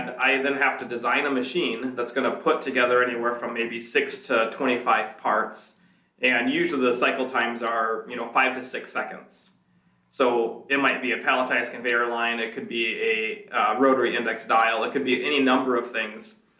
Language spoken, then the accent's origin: English; Zeeland, Michigan, United States; I was born and raised in West Michigan, Zeeland to be specific, not to be confused with the Netherlands